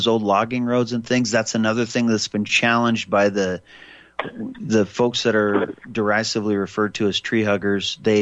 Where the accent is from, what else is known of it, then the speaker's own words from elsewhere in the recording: Libby, Montana, United States; born there; I was born in Libby, Montana, and my grandparents owned a laundromat next to Empire Foods there across from the mill called the Mighty Clean.